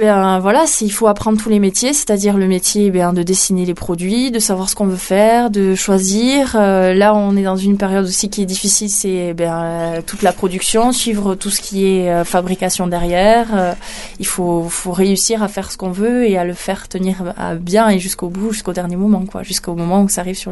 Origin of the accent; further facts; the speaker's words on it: Mauléon, Nouvelle-Aquitaine, France; Moi, j'ai vécu toute mon enfance à Espèce. On a fait donc le collège et le lycée à Saint-François. Moi, la Basse-Ville à Mauléon.